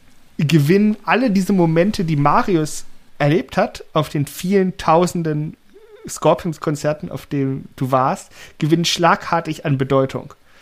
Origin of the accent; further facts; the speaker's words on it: Berlin, Germany; ich als Berliner